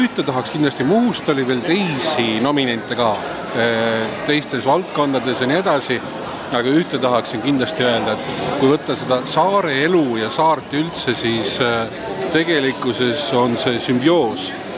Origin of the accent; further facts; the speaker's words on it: Virtsu, Pärnu County, Estonia; now in Muhu, Estonia; Ma olen Virtsust pärit ja ma elan Muhus ja mul ei ole konflikti mitte kuidagi pidi, et Muhus on mind omaks võetud